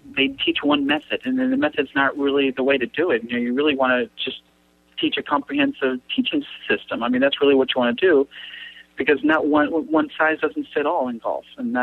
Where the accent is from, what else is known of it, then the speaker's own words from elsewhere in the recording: Houston, Texas, United States; now in Mexico; I'm actually originally from Houston area. Grew up in Houston and went to college in Michigan, and then was back in Houston for my first job at Houston Country Club.